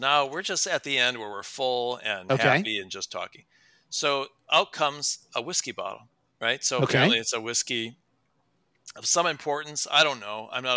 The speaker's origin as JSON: {"language": "English", "region": "Midwest", "country": "United States", "said": "I don't know. I am only from the Midwest, so."}